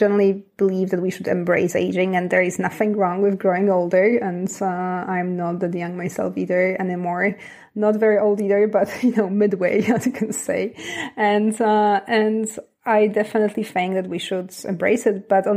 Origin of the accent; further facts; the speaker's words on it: Poland; English is a second language; also born or lived in Canada; now in France; I was born and raised in Poland. You can probably hear that.